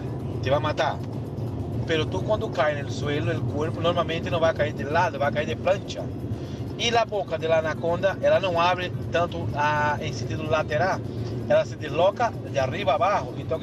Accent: Brazil; Spanish is a second language; Yo soy de Brasil, allí tenemos finca, allí, ¿vale? Y allí la selva.

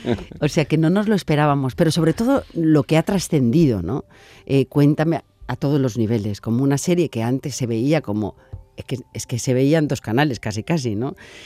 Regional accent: Valencian Community, Spain; Y siempre, además somos valencianas las dos.

